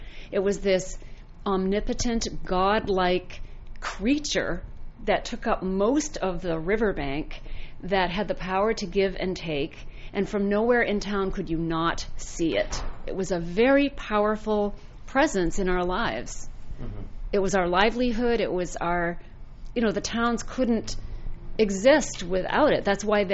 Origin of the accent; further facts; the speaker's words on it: Mexico, Maine, United States; it's about growing up in Mexico, Maine, in the year 1963, when I was 9 years old.